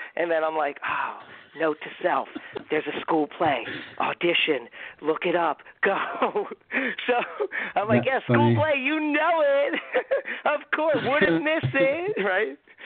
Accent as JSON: {"language": "English", "region": "New Jersey", "country": "United States", "tie": "born or raised there", "also_born_or_lived": "New York City", "moved": "as an adult", "said": "I went on to I auditioned for Montclair State Acting Program here in my home state of New Jersey, got that, and then moved a hop, skip, and a jump to New York City."}